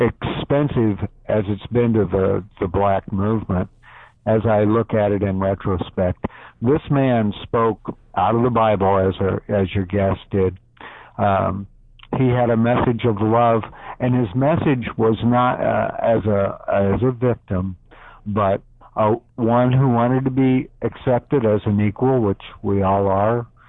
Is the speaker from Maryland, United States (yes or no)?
no; Mahomet, Illinois, United States; I grew up out in Mahomet, and it was a white community. I'm a white male, currently 71 years of age.